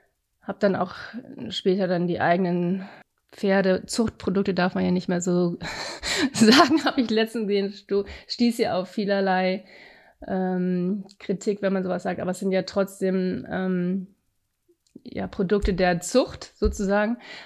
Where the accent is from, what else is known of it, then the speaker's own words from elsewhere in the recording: Goch, North Rhine-Westphalia, Germany; Ich bin im Rheinland aufgewachsen, genauer gesagt in Goch am Niederrhein.